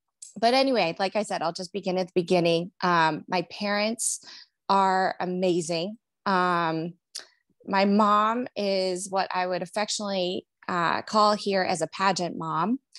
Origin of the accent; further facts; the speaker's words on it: Cleveland, Ohio, United States; now in Cincinnati, United States; So I'm from Cleveland, Ohio, but I settled here in Cincinnati, Ohio, where I'm married.